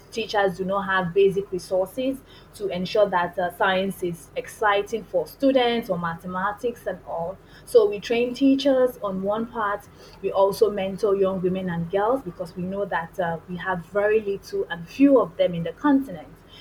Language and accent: English; Lagos, Nigeria; So first things first, I'm from Lagos, Nigeria in West Africa.